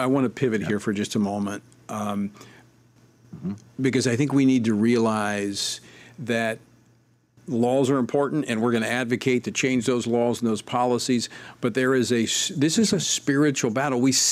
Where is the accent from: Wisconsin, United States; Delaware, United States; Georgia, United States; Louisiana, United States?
Louisiana, United States; My home state of Louisiana is a perfect example